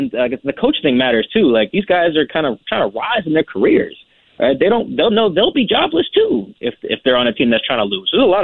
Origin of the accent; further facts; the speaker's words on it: Seattle, Washington, United States; Like, I'm from Seattle, so it's a little bit weird.